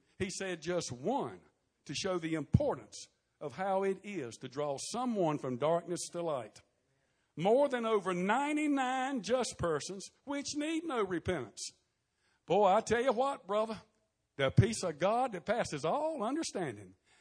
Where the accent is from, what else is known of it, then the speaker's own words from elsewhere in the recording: Wilson, North Carolina, United States; I remember as a little boy growing up on Winoka Road here in Wilson